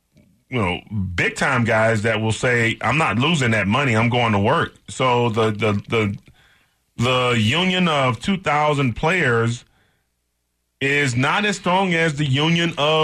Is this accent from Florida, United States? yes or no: no; Texas, United States; Of course, I'm from Texas.